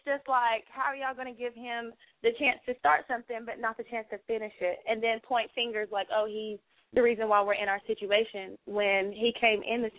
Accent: Knoxville, Tennessee, United States; I'm from Knoxville, Tennessee.

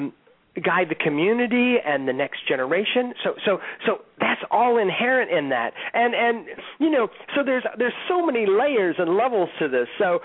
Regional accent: Struthers, Ohio, United States; I grew up in Northeast Ohio, just outside of Youngstown, a blue collar community in the small town of Struthers, Ohio.

